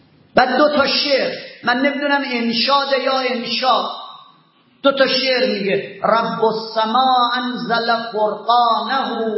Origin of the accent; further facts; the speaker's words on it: Iran; من طلبه هستم، از ایران آمدم